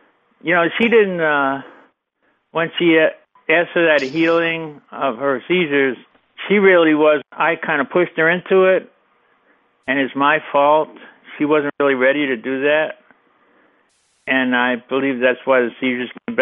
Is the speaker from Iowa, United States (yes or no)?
no; New York, United States; You know, like, I'm from New York. I like it, like, kind of, I like to know exactly what's going on.